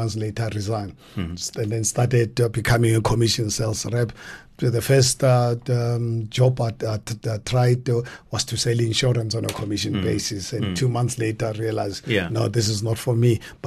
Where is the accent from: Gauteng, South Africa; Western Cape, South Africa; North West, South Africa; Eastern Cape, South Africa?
Gauteng, South Africa; Hammanskraal; born there; I was born in poverty in Haramuts, in Amanskraal.